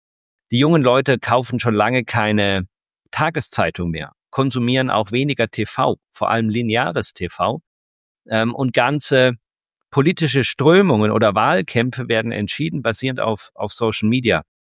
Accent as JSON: {"language": "German", "town": "Freiburg", "region": "Baden-Württemberg", "country": "Germany", "also_born_or_lived": "Bayreuth", "said": "Ich komme ursprünglich aus Freiburg, also bin dann nach Bayreuth und dann in Jakarta"}